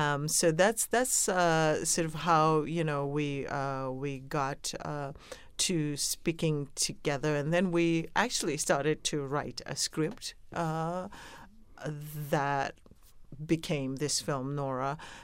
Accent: Zimbabwe; the correlation between my private life growing up in Zimbabwe and what was happening politically around that time

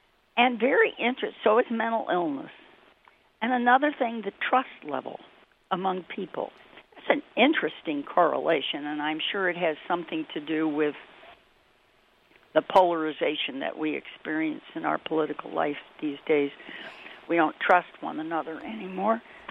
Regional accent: Louisville, Kentucky, United States; accent: semi-Southern; I grew up in Louisville, Kentucky. That's the only word that remains with a semi-Southern pronunciation.

